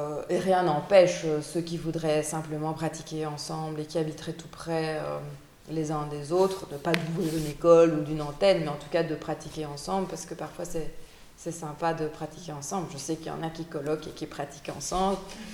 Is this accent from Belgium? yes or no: yes; Brussels, Belgium; Donc pour le moment, ça n'est qu'à Bruxelles parce